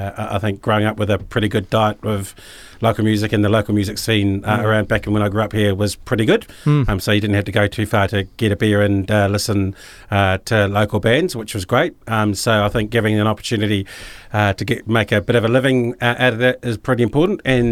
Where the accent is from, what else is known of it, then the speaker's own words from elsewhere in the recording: Christchurch, Canterbury, New Zealand; I grew up in Christchurch, and I've got a pretty weird music taste from where I grew up.